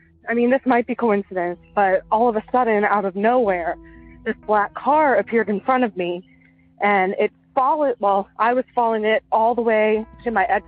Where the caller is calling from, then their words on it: Maryland, United States; I'm calling from Western Maryland.